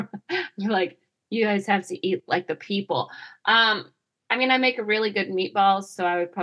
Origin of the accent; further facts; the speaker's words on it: Georgia, United States; Like, my mom's Italian, but we grew up in Georgia